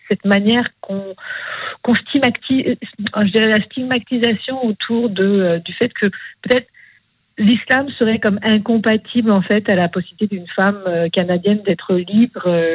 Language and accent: French; France; Moi, je suis française